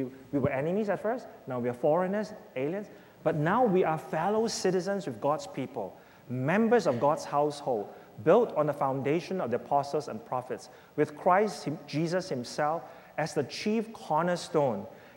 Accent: Singapore; also born or lived in Hong Kong; I was born not in Singapore, I was born in Hong Kong. And my family migrated. Actually, that's not a right word, because my father is a citizen. So basically for him, he's bringing his family home. But we have never seen Singapore. I was 5 years old

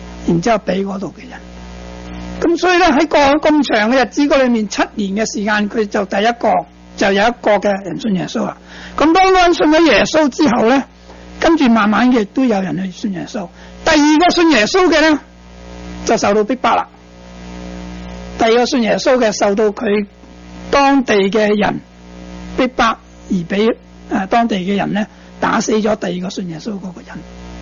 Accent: China; 我们中国人熟悉的第一个到我们中国传福音的是这个的基督教的

